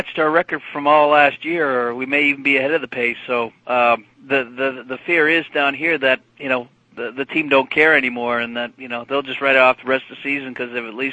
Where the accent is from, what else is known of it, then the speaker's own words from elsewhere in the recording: New England, United States; now in Houston, United States; And, you know, I'm from New England originally. I'm here in Houston, and I'm thrilled to have a pro team back.